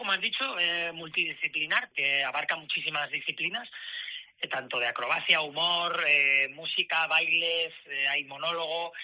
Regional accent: Alicante, Valencian Community, Spain; Sí, empecé de pequeñito, me apuntaron en Alicante, porque yo soy alicantino, y empecé con 5 añitos

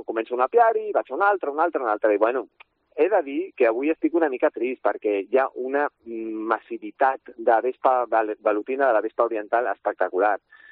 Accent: La Floresta, Catalonia, Spain; jo soc de la Floresta i de Vall d'Oreig, de tota la vida

